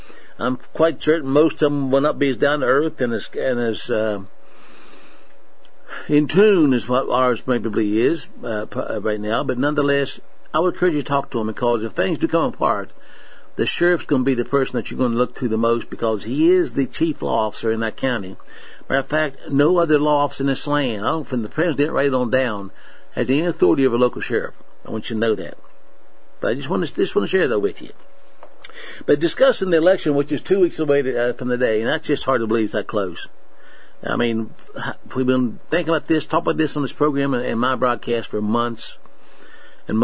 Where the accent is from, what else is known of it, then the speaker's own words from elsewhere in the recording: West Virginia, United States; Born and raised in West Virginia. I like where I live.